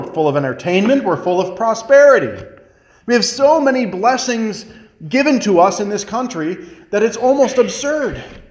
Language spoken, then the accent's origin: English; Michigan, United States; You know, growing up outside of Detroit, the Detroit Lions have been playing football for nearly 90 years on Thanksgiving Day.